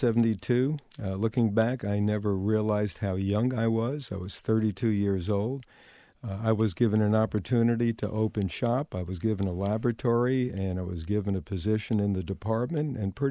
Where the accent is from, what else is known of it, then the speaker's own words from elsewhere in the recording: Brooklyn, New York, United States; Well, I was a young kid growing up in Bensonhurst, Brooklyn. My parents were immigrants from the Ukraine, fled the pogroms. So I grew up in a real blue-collar neighborhood.